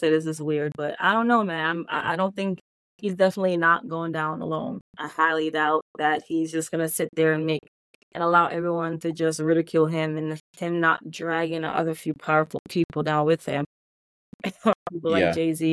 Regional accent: Jamaica; That's why I love Jamaican parents, and I'm Jamaican.

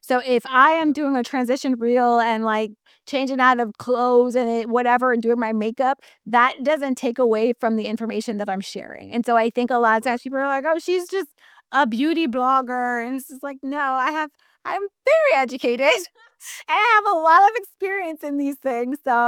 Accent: Queens, New York, United States; now in Long Island, United States; I am from Queens, born and raised in Queens. I currently reside in Long Island, so the far, far less cool place.

